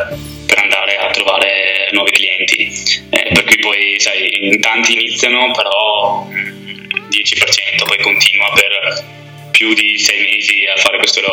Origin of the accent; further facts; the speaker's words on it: Veneto, Italy; confine tra la provincia di Vicenza e la provincia di Verona, quindi sono proprio lì, però appunto sono vicentino al 100%, per cui siamo lì. Terra del vino.